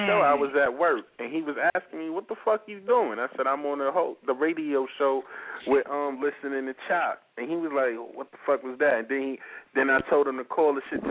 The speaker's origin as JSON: {"language": "English", "region": "New York", "country": "United States", "said": "he's from New York, I'm from New York, but we both from two different sides. And the only way we found that we had something in common was because he Puerto Rican and I'm Puerto Rican"}